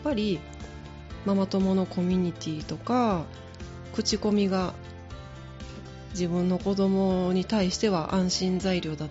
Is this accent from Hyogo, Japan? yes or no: yes; Amagasaki, Hyogo, Japan; 尼崎で育った私からしたら小学校1年生から全然電車乗ってたんで